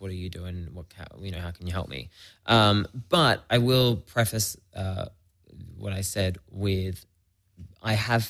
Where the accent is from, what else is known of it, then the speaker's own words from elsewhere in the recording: Australia; I grew up in an English household. So while okay. I grew up in Australia